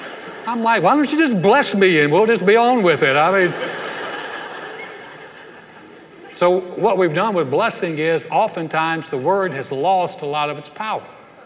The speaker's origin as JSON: {"language": "English", "region": "North Carolina", "country": "United States", "tie": "born or raised there", "also_born_or_lived": "New York", "said": "I was actually born right outside of New York City, but then my parents realized the error of their ways and got back to Georgia as quick as possible, and I was raised in North Carolina."}